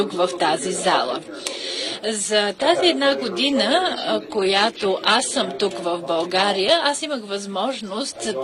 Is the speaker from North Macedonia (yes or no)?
no; United States; Bulgarian is a second language; now in Bulgaria; Като американец аз се гордея от стандартите, зададени от американските компании